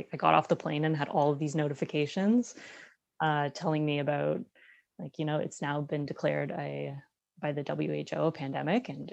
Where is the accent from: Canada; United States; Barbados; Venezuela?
Canada; Toronto, Ontario; I'm from Toronto. I grew up in the east end of the city, mm-hmm. on the Danforth, actually.